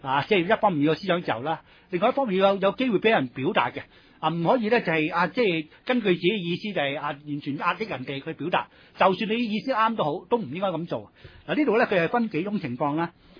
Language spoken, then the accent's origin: Cantonese; China; 即係我哋中國人就著重心性